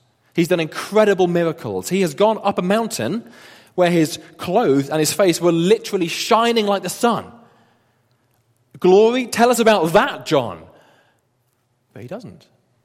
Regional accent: Wolverhampton, West Midlands, United Kingdom; I come from Wolverhampton. It's a little bit like Wolverhampton. It's up north. People speak a bit funny. They act a bit funny. They're not really like us. I can say this, I'm from there.

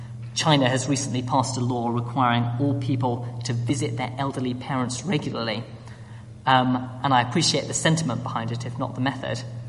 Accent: Cambridge, East of England, United Kingdom; He found out that I was from Cambridge and noted how the university really stood out globally.

